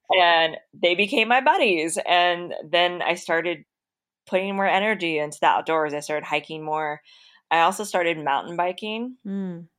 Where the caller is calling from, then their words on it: Sonora, California, United States; I'm tuning in from Sonora, California, which is about an hour north of Yosemite National Park.